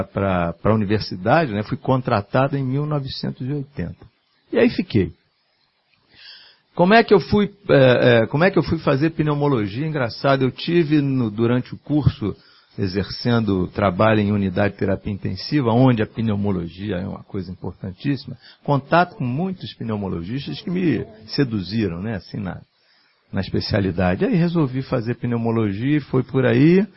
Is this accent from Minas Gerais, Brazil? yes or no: no; Rio de Janeiro, Brazil; eu nasci há 64 anos atrás no Meier. E o Meier, como um subúrbio assim, importante, né, do Rio de Janeiro, tem as suas peculiaridades. Então eu nasci num subúrbio, nasci num local de bambas do samba, da música popular